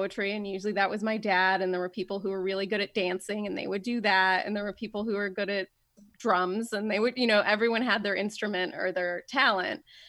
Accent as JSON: {"language": "English", "town": "Dayton", "region": "Ohio", "country": "United States", "tie": "born or raised there", "said": "And growing up in Dayton with that community was amazing because I was never the only Iranian kid in school."}